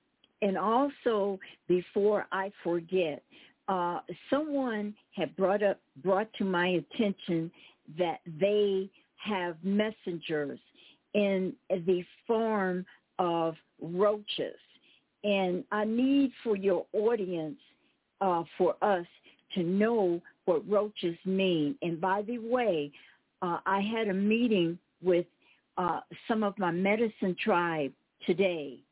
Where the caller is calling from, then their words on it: Arizona, United States; I'm calling you from Cochise County, which is stolen land